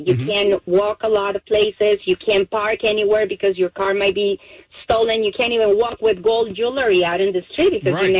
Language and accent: English; Colombia; Okay, well, I'm Hispanic. I'm from Colombia.